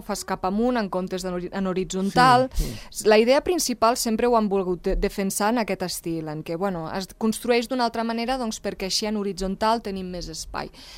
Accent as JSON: {"language": "Catalan", "country": "Andorra", "said": "arriben aquestes dates, ara que arriba la Puríssima, i els que som d'Andorra..."}